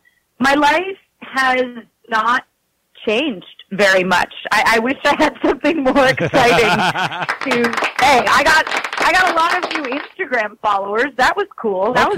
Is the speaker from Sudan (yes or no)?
no; Chicago, Illinois, United States; I really, growing up in Chicago, I feel like I missed out on a lot of time outdoors, I would say.